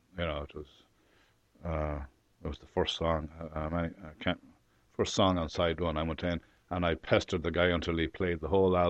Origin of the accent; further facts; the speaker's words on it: Ireland; totally Gaelic-speaking area. And while I was there, my mother was the principal of the local school in my hometown, and there was an Irish radio program called The School Around the Corner.